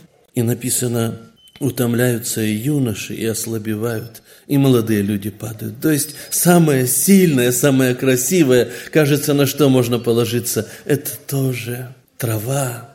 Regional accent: Kazakhstan; я из Казахстана.

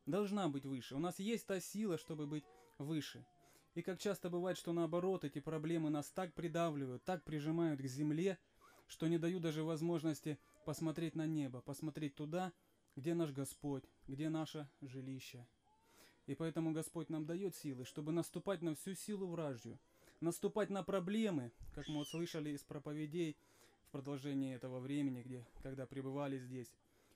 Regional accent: Krasnodar, Krasnodar Krai, Russia; Дорогие друзья, мы приехали из Краснодара, нас около 30 человек приехало

